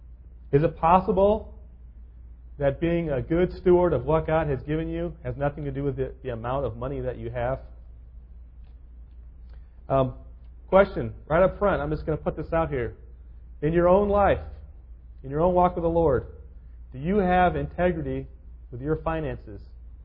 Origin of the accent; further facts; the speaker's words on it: California, United States; I grew up in California.